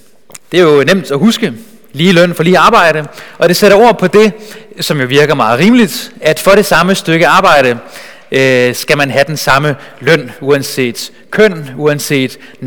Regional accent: Bornholm, Capital Region of Denmark, Denmark; moved away as an adult; now in Copenhagen, Denmark; Jeg kommer oprindeligt fra Bornholm, men har boet i København i 6-7 år. 7 år plus faktisk

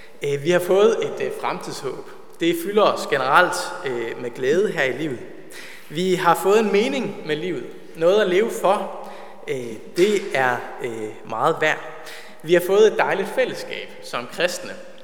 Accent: Ølgod, Region of Southern Denmark, Denmark; den LM-kreds, jeg voksede op i Ølgod

